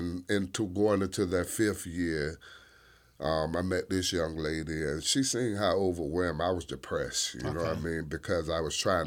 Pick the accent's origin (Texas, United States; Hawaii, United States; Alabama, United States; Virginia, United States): Virginia, United States; Norfolk; now in Allentown, United States; I grew up in Norfolk with both parents.